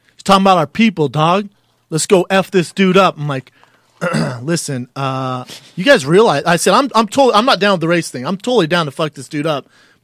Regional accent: England, United Kingdom; Born and raised in England.

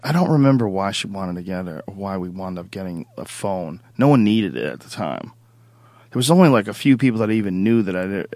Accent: Boston, Massachusetts, United States; I grew up in Boston, and the first time I came to California, I went to Bellflower.

